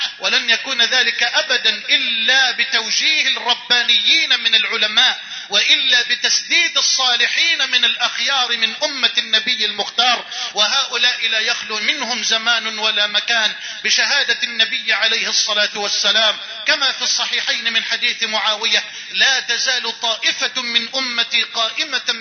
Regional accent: Egypt; أن تجعل بلدنا مصر واحة للأمن والأمان

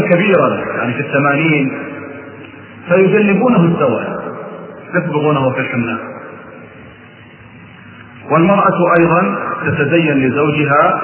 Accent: Kuwait; إلى أن تصل الحالة كما وصلت عندنا في الكويت

